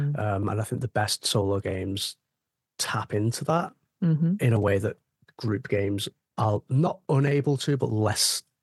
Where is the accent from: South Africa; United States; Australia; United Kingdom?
United Kingdom; because I'm British.